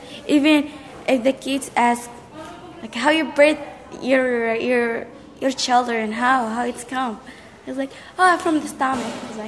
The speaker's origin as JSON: {"language": "English", "country": "Yemen", "said": "I fell in love with a person, and he's from Yemen, and also I'm from Yemen."}